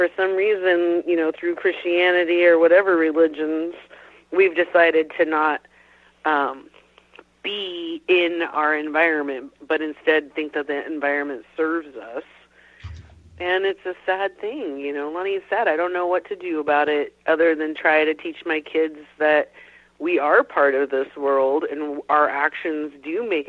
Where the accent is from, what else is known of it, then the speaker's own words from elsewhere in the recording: Tri-Cities, Washington, United States; with me growing up in the Tri-Cities